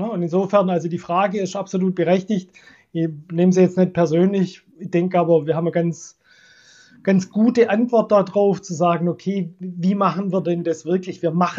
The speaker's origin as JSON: {"language": "German", "region": "Swabia", "country": "Germany", "said": "ich komme ja so aus dem Schwäbischen, so Maschinenbauer und so, ne?"}